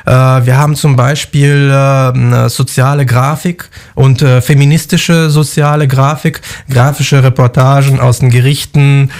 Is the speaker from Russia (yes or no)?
yes; Moscow, Russia; German is a second language; moved away; ich bin Russe, bin russischer Staatsbürger, lebe schon seit 10 Jahren hier, aber ich fühle mich natürlich auch sehr verbunden zu Moskau, meiner Heimatstadt, habe da Freunde, Familie